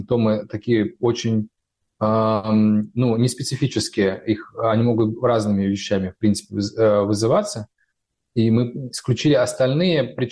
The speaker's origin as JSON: {"language": "Russian", "country": "Russia", "tie": "born or raised there", "moved": "yes", "said": "Ну вот я прожил в России 38 лет. Никогда никакой самодеятельности я не видел. Я родился в Советском Союзе"}